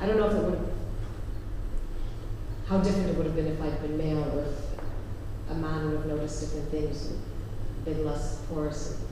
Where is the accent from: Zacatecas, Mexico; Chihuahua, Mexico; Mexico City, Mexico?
Mexico City, Mexico; I grew up in Mexico City, which is one of the most dangerous cities in the world